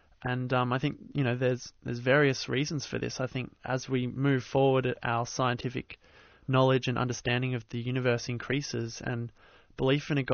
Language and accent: English; Australia; growing up in Australia, which is a relatively secular country, I was raised also in a pretty irreligious household